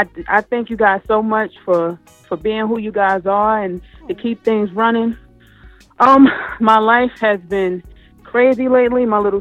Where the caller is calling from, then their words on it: New York, United States; I'm calling from New York.